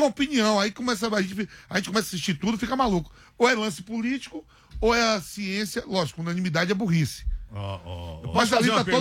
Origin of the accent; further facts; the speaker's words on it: Bahia, Brazil; é birra política, eu sou baiano, é birra política